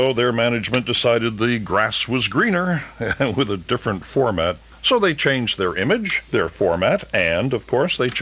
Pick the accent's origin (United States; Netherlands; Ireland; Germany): United States; Vermont; When I grew up in Vermont, it was Monongahela, but they don't pronounce the L